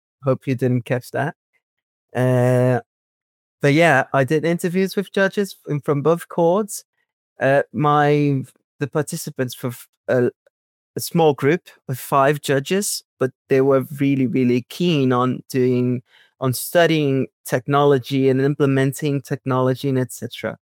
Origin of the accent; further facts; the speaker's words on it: Fortaleza, Ceará, Brazil; English is a second language; I come from a different part of Brazil, actually. I'm not from São Paulo. I'm from Fortaleza, which is the northeast of Brazil